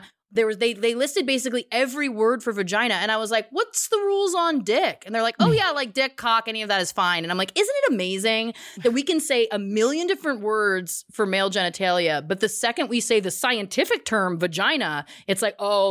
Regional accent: Canada; I'm Canadian and I was in Toronto in the comedy world

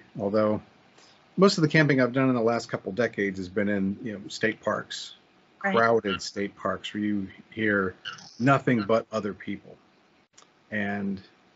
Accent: Pennsylvania, United States; the area where I grew up in Center County, there was so much growth of houses up this large hill.

